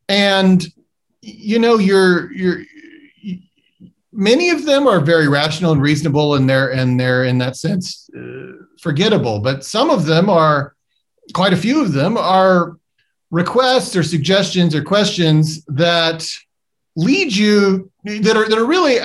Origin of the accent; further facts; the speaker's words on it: Oklahoma, United States; for me personally, I'm from Oklahoma, and so Tom Coburn was our senator.